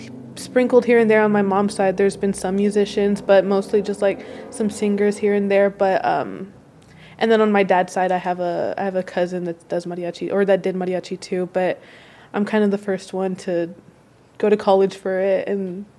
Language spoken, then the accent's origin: English; Edinburg, Texas, United States; also born or lived in McAllen; So I was born in McAllen, Texas, which is right next to Edinburgh, but born and raised in Edinburgh, Texas. My whole family is from Edinburgh